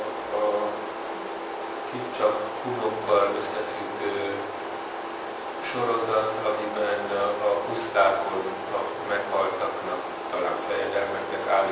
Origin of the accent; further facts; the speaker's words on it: Hungary; Büszke vagyok arra, hogy magyar vagyok, és vagyunk